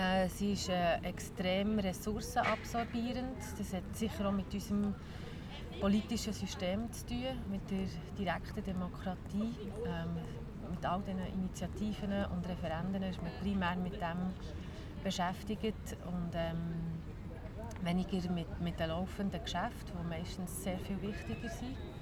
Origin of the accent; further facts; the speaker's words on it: Bern, Switzerland; Ich bin aus Bern